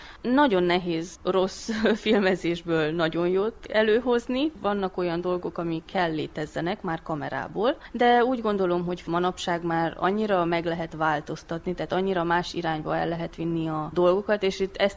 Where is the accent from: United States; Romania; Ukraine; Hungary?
Romania; Transylvania; Mert ez otthon Erdélyben szerintem egy nagyon nagy hiányosság, hogy minden, ami kreatív, egy kicsit háttérbe van szorítva.